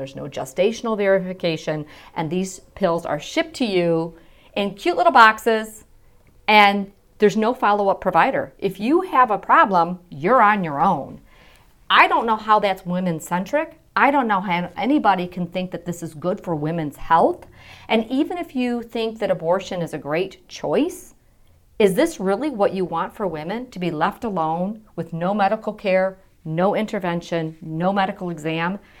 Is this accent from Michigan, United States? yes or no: yes; Michigan, United States; I grew up in Michigan, across the bridge from Canada